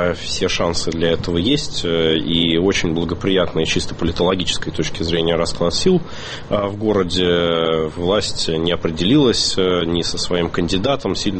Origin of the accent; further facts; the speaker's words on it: Moscow, Russia; born there; moved away as an adult; я хотя родился в Москве, но там где-то с 21 года я непрерывно нахожусь в Сибири. Я езжу по разным городам, поэтому я вообще себя идентифицирую именно как вот сибиряк.